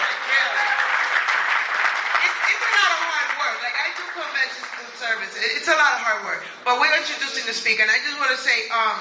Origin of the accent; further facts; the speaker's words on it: New York, United States; I'm from New York. I don't know if you know from my accent, but I'm from New York.